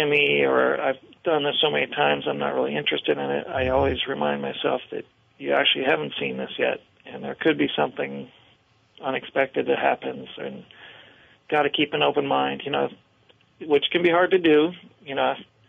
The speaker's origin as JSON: {"language": "English", "town": "Montpelier", "region": "Vermont", "country": "United States", "tie": "born or raised there", "said": "I grew up in Montpelier, and I love this part of the world. You know, I've lived other places"}